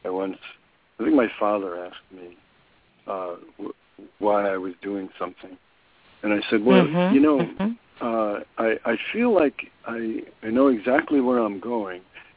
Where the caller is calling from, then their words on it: New York City, New York, United States; From New York City.